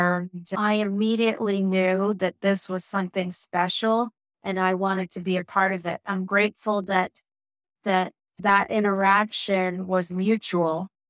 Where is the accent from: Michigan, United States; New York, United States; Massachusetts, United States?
New York, United States; I grew up in Long Island, and I went to undergrad and medical school in Brooklyn.